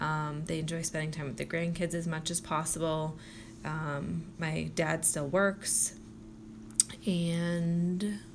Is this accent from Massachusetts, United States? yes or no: yes; Waltham, Massachusetts, United States; born there; also born or lived in Pittsburgh; And I was born in Waltham, and my sister was. And then we moved to another town close by when my brother was born.